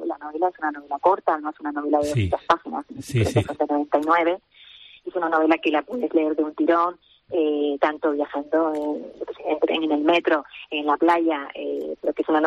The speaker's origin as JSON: {"language": "Spanish", "region": "Canary Islands", "country": "Spain", "lives_now": "Barcelona, Spain", "said": "Muy bien, un saludo a Canarias, mi tierra."}